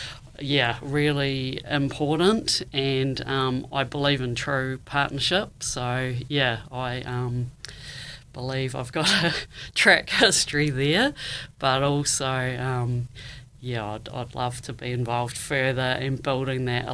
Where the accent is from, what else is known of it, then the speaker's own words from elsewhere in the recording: Dunedin, Otago, New Zealand; I grew up in South Dunedin. I went to Caversham School.